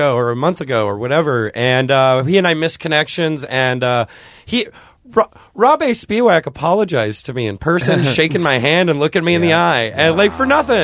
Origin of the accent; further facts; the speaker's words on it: St. Louis, Missouri, United States; Okay. I'm from St. Louis.